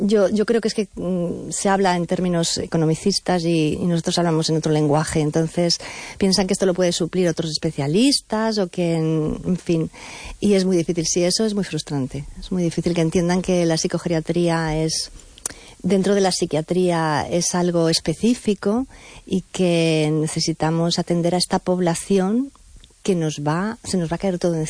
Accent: Madrid, Community of Madrid, Spain; now in Vigo, Spain; yo llegué aquí a Vigo, de Madrid, imagínese

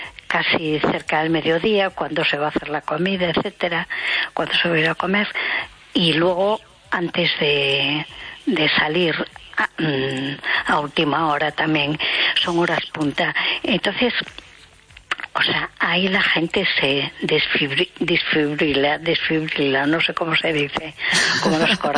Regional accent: A Coruña, Galicia, Spain; de Coruña.

